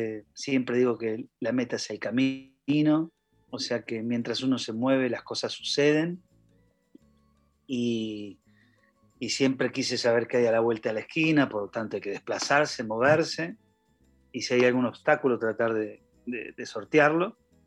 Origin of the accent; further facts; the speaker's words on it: San Nicolás, Buenos Aires Province, Argentina; moved away as an adult; now in Buenos Aires, Argentina; Soy de San Nicolás, o sea que dejé San Nicolás a los 18 años y me vine acá